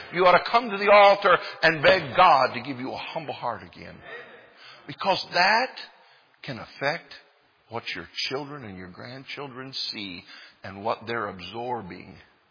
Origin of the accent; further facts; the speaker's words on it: Colorado, United States; You know, I grew up in Colorado, and we had this old excuse everybody used to say for not coming to church.